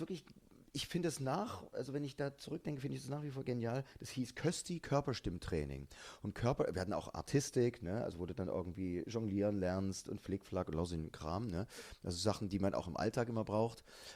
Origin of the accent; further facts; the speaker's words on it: Leipzig, Saxony, Germany; Ja, ich bin Essener, bin Leipziger.